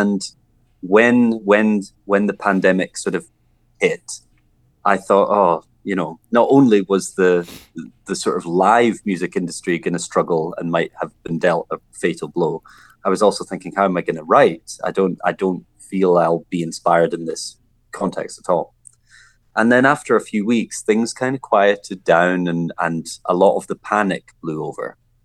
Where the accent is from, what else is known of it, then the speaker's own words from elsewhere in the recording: Scotland, United Kingdom; growing up in Scotland